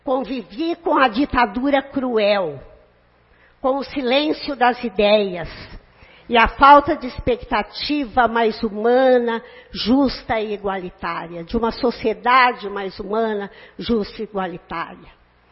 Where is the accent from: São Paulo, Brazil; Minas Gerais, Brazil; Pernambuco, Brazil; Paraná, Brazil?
São Paulo, Brazil; Garça; Recebo esse prêmio hoje na cidade onde nasci e moro.